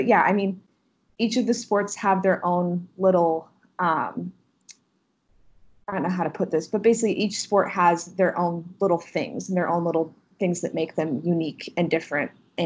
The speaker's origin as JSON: {"language": "English", "region": "Kansas", "country": "United States", "tie": "born or raised there", "said": "But you know, I mentioned I'm from Kansas, so I grew up, college basketball is life where I'm from."}